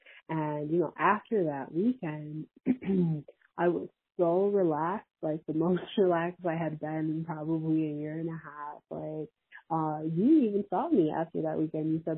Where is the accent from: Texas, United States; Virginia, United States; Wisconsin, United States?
Wisconsin, United States; I grew up in Wisconsin and I grew up, you know, in a very Pentecostal Christian situation.